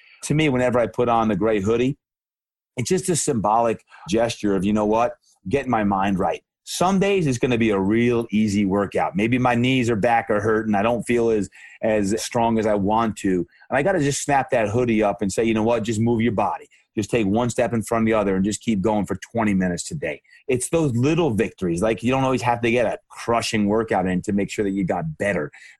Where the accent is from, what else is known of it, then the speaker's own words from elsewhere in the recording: New Jersey, United States; I'm from New Jersey originally, and the epicenter of Hurricane Sandy hit my hometown and obliterated homes and businesses.